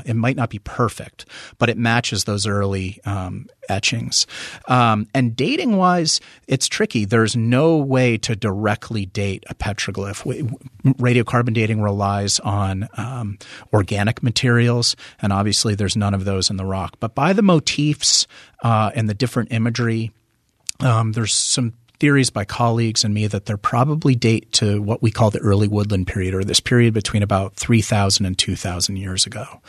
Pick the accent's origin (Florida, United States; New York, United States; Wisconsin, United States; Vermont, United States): Vermont, United States; And being a Vermonter having the rare opportunity to practice what I love in my home state, I couldn't be more grateful.